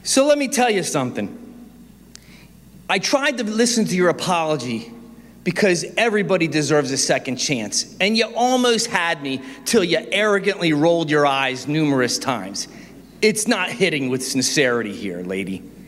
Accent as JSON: {"language": "English", "town": "Buckingham Township", "region": "Pennsylvania", "country": "United States", "said": "I'm from Buckingham Township, and I honestly don't know what country I'm living in anymore."}